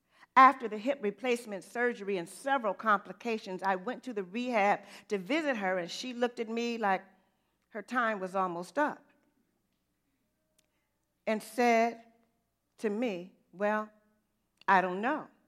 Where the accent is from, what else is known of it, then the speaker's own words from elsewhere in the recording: Detroit, Michigan, United States; I used to love waking up at the home I grew up in Detroit.